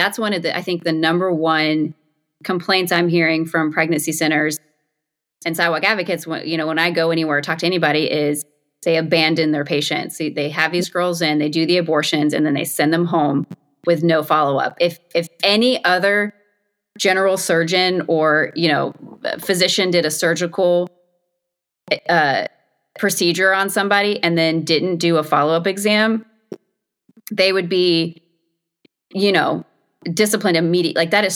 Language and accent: English; Kentucky, United States; in states where they don't have physical abortion facilities, like my home state of Kentucky.